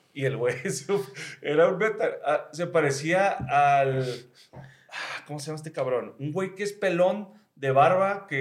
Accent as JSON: {"language": "Spanish", "town": "Mexicali", "region": "Baja California", "country": "Mexico", "said": "O sea, yo soy de Mexicali."}